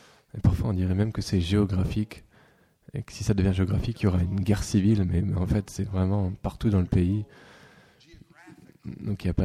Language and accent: French; United States; Vous savez, je suis un Américain.